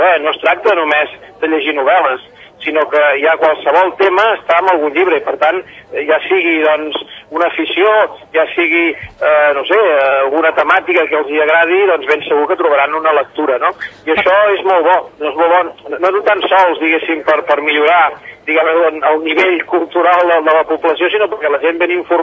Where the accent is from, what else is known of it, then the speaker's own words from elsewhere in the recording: Manresa, Catalonia, Spain; en general jo sóc de Manresa